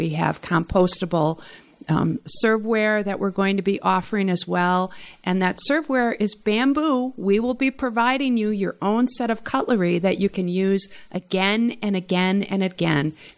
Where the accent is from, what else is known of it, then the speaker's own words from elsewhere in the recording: Brookfield, United States; watching the blue salamanders in our ditch growing up in Brookfield back in the 60s.